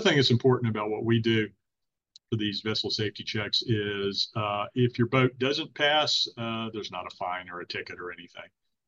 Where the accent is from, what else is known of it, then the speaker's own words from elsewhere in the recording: Texas, United States; which is our state boating regulatory agency here in my home state of Texas.